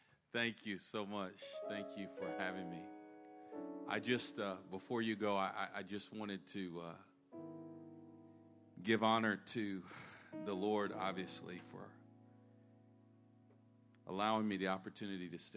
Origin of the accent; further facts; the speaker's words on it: North Carolina, United States; I was raised in North Carolina. My whole family's in the South.